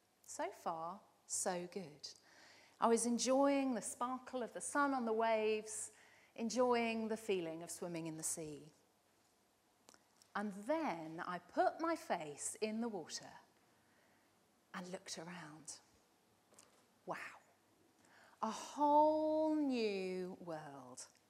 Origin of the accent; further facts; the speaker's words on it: South West England, United Kingdom; Now, I grew up on the Dorset coast, so I've swum in the sea thousands of times.